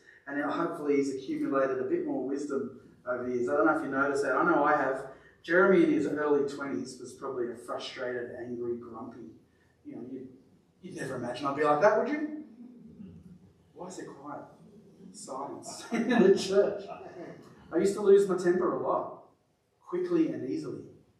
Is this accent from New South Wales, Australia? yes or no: no; Victoria, Australia; born there; I was born in Victoria, so don't stone me.